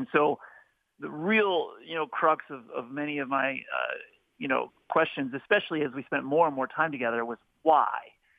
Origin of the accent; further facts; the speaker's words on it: Cincinnati, Ohio, United States; born there; Most of my family still lives in town there. And, you know, I was born in Cincinnati in the 1970s